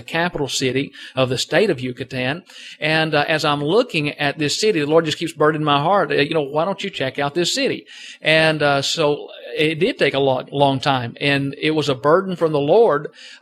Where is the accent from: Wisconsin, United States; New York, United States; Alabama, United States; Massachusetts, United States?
Alabama, United States; Decatur; moved away as an adult; now in Merida, Mexico; Well, I'm from Decatur, Alabama. I lived there for about 30 years of my life, and we've now been missionaries for 10 years. We've actually been in Mexico for 8.